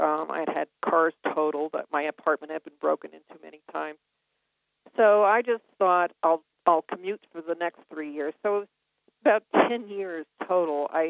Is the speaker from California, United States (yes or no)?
no; New York, United States; So I stopped saying I was from New York, and I would say I was from the State Historical Society in Salt Lake City, which I was.